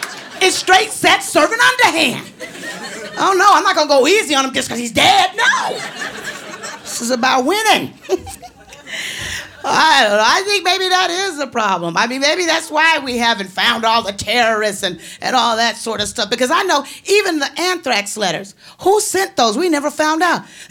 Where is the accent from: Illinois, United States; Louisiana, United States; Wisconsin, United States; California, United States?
California, United States; San Francisco; I'm from San Francisco. We are the quirkiest and the weirdest of the quirky, weird state.